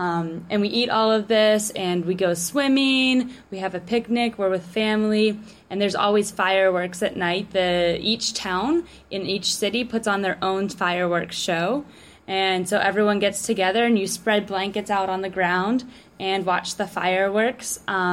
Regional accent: Pittsburgh, Pennsylvania, United States; I am from Pittsburgh, Pennsylvania, in the United States.

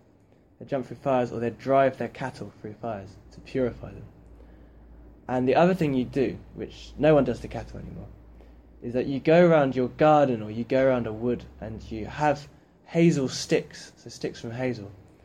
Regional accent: Ipswich, East of England, United Kingdom; I'm from Ipswich, England.

